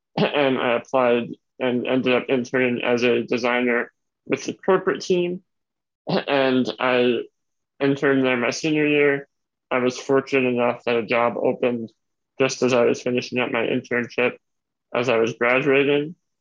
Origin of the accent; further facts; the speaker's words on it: New York, United States; So I've always been in New York. I grew up in Long Island, out in Suffolk County, out east.